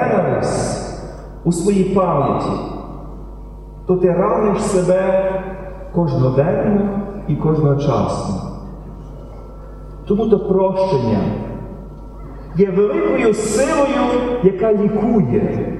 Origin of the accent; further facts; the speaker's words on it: Stryi, Lviv Oblast, Ukraine; першого єпископа у моєму рідному місті Стрию